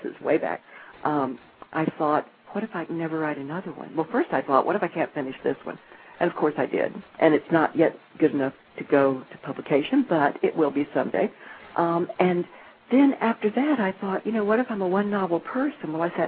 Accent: Florida, United States; now in Atlanta, United States; I tend to gush about Florida because I am from Florida, and I write about Florida, even though I live in Atlanta, Georgia.

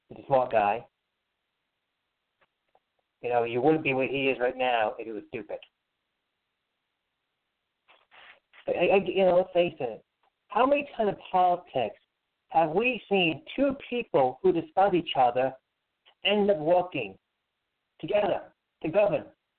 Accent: United States; But, you know, I'm American, so who cares what I say?

